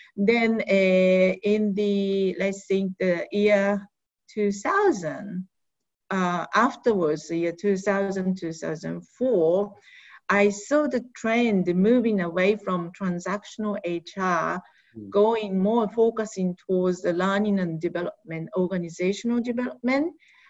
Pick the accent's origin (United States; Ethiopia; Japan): Japan; also born or lived in United Kingdom; I was born and raised in Japan, a graduate university here in Tokyo. Then I moved to UK and lived there, worked there for I think a little bit over 13 years.